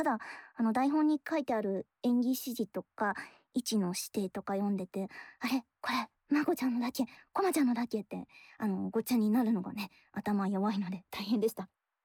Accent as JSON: {"language": "Japanese", "region": "Kanagawa", "country": "Japan", "tie": "born or raised there", "said": "私はですね、神奈川のめっちゃ海沿いで生まれた後にめっちゃ山奥のど田舎で育てられまして、そこ電車もコンビニもなくて、リアルモノベノの世界みたいなところだったんですよ。"}